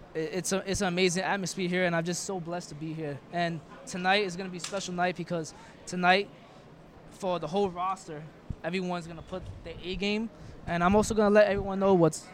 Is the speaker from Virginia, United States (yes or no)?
no; Coney Island, New York, United States; I live literally 10 minutes away from here. I'm from Coney Island, live from Coney Island.